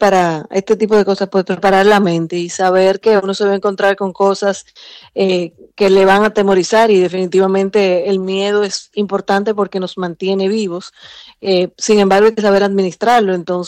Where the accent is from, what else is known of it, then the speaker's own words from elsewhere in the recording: Dominican Republic; en toda la que hago soy primera dominicana